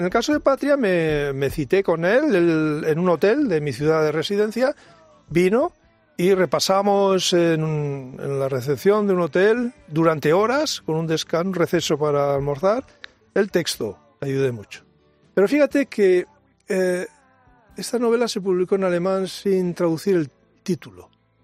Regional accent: Basque Country, Spain; Sapo es como en vasco decimos al rape.

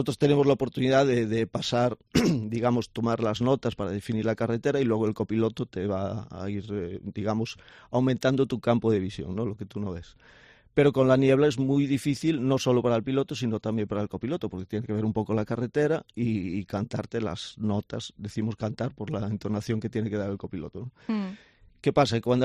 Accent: Galicia, Spain; Yo, como soy muy gallego, depende.

